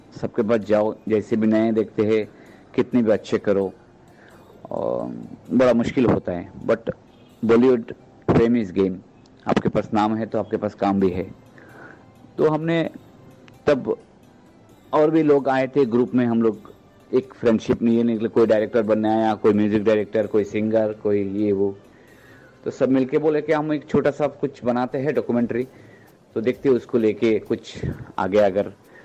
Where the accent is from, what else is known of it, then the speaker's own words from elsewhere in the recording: Karimganj, Assam, India; मैं ना बंगाल से हूँ ना उड़ीसा से, मैं असम से हूँ। असम एक छोटा सा शहर है करीमगंज, तो वहीं से